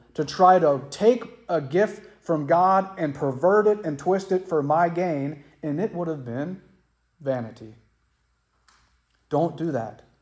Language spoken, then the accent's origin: English; Ludlow, Kentucky, United States; I grew up in Ludlow, Kentucky. It's a railroad town.